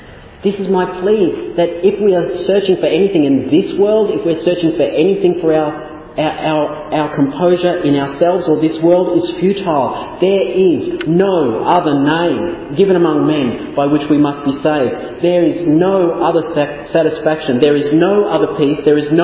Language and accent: English; Australia; accent: Australian; This whole section of scripture I just want to share with you is where my Australian accent gets me into the most possible problem.